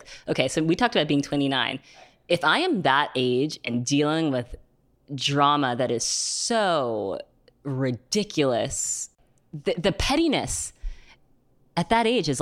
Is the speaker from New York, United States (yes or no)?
yes; New York City, New York, United States; I really wanted to talk to you about growing up in New York City. We saw models all the time. But I feel like also as teenagers, we were weirdly confident